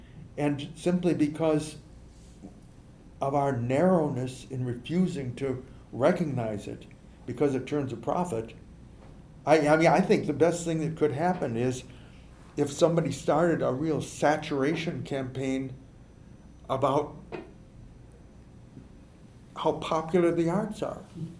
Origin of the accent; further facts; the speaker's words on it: Neillsville, Wisconsin, United States; My hometown, Neillsville, has never had an arts life particularly.